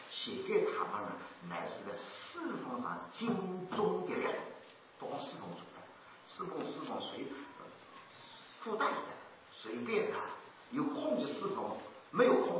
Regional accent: China; 所以我们中国人养儿女啊，五件事

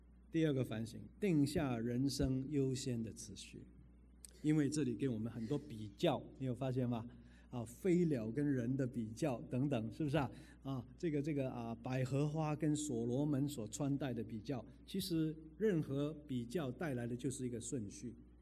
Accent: Macau; born there; 我在澳门出生啊，那么那个时候呢，啊，那个年代哈，啊，普遍是很简朴的生活的

